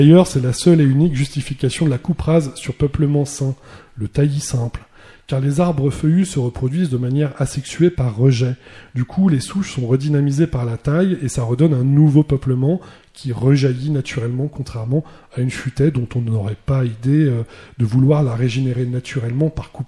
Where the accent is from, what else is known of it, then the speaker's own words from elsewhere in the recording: Île-de-France, France; dans un massif forestier dont je suis originaire, la forêt de Montmorency, dans le Val d'Oise.